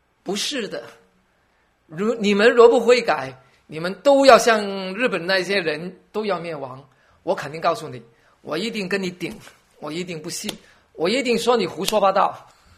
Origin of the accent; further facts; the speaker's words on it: China; 特别我们中国人，我也有这样的概念，我没有受过日本的残暴